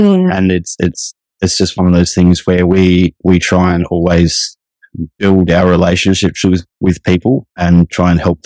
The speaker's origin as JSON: {"language": "English", "region": "Northern Territory", "country": "Australia", "tie": "born or raised there", "said": "So I grew up in Kakadu National Park, so I grew up in the bush, always been very, very independent."}